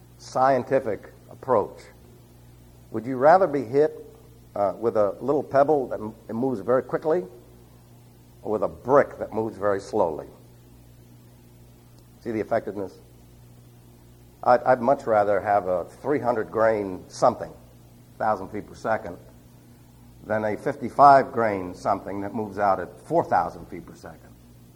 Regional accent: New York City, New York, United States; now in Western United States; Now, I am from New York City. I was raised in a city where your yea is either yea or your nay is nay. Until I moved to the West, I didn't know what vacillation was all about.

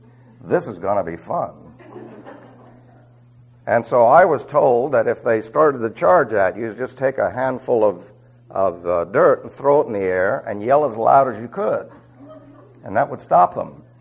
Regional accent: New York City, New York, United States; Yeah, I was raised in New York City, but remember, when I became a believer, I decided to do some missionary work, and I was on a ranch.

